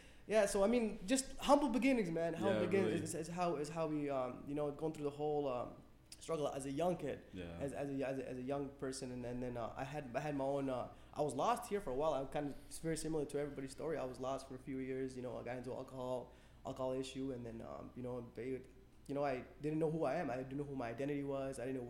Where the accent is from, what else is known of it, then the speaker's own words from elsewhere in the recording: Sudan; moved away; also born or lived in Egypt; because I come from Sudan. I was born in Sudan, and then we moved to Egypt.